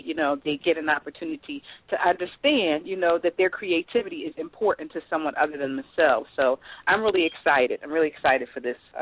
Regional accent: Philadelphia, Pennsylvania, United States; I'm from South Philadelphia.

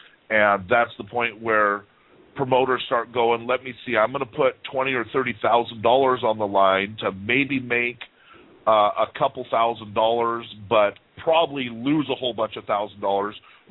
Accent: Oregon, United States; I'll tell you what, Oregon's still my home state. I still like traveling to Bend. I still like going down to Eugene to watch the shows

